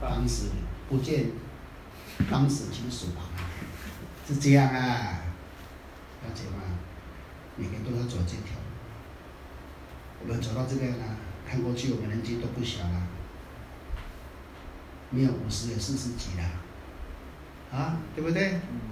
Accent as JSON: {"language": "Chinese", "country": "Taiwan", "said": "世间的我们台湾人讲的啦"}